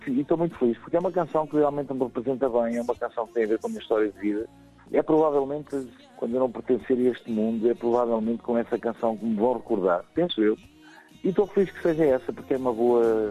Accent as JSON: {"language": "Portuguese", "country": "Portugal", "lives_now": "France", "said": "quando vivia lá já me sentia português e tantos anos depois continuo a sentir-me português, porque simplesmente sou português e adoro o meu país."}